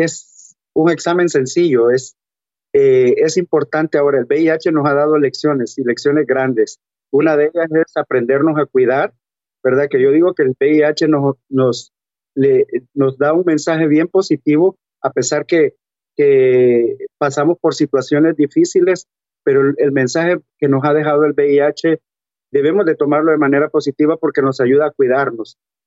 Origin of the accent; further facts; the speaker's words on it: El Salvador; now in Washington, United States; inicié una lucha contra el gobierno salvadoreño, ¿verdad? Presenté una demanda ante la Corte Suprema en mi país.